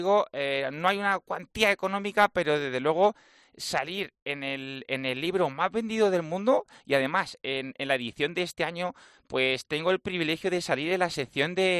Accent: Cabañas de la Sagra, Castilla-La Mancha, Spain; una escuela de atletismo para niños en Cabañas de la Sagra, en mi pueblo, en Toledo.

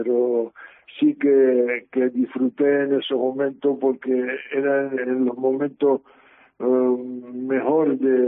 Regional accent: Canary Islands, Spain; Por supuesto que somos canarios todos.

